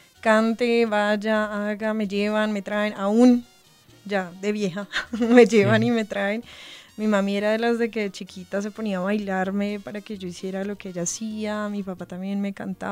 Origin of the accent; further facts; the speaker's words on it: Bogotá, Colombia; born there; Yo nací aquí en Bogotá.